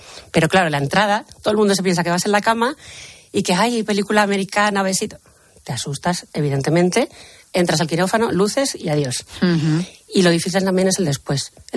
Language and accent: Spanish; Spain; porque somos así los españoles